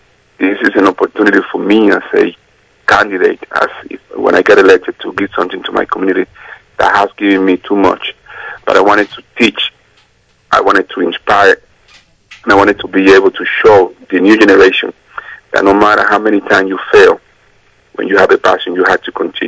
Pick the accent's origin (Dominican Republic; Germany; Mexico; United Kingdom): Dominican Republic; also born or lived in New Jersey / Tennessee; now in Salem, United States; I'm running for City Council at Large in the city of Salem. I'm a native from Dominican Republic. I'm a Dominican American. I came from Dominican Republic to the United States 33 years ago, living in New Jersey